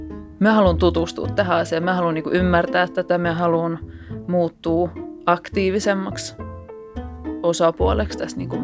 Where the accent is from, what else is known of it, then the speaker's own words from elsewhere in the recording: Lappeenranta, South Karelia, Finland; now in Helsinki, Finland; mä oon 28-vuotias kielten opettaja. Mä oon alun perin Lappeenrannasta, mutta mä oon asunut niin kuin aika ison osan tästä aikuiselämästä täällä Helsingissä.